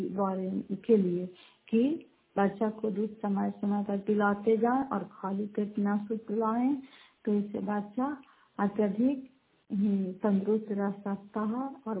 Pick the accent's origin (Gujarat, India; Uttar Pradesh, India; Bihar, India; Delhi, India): Bihar, India; Fatehpur; घर फतेहपुर, पंचायत मखौटा, जिला नालंदा, करा कसरा ब्लॉक की निवासी हूँ।